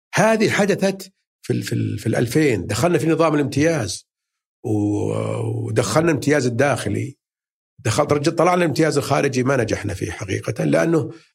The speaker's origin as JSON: {"language": "Arabic", "town": "Riyadh", "region": "Riyadh Province", "country": "Saudi Arabia", "said": "من مصانع اللحوم عندنا في الرياض"}